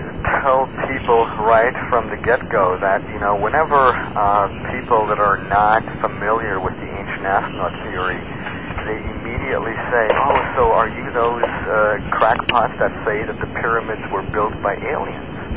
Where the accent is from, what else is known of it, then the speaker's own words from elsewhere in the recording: Switzerland; Originally I grew up in Switzerland